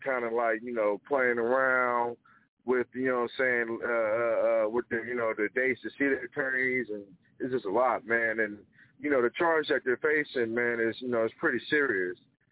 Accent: Vallejo, California, United States; man. I'm from Vallejo, California.

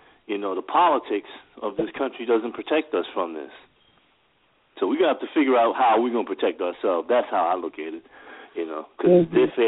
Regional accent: New York, United States; I witnessed this growing up in New York.

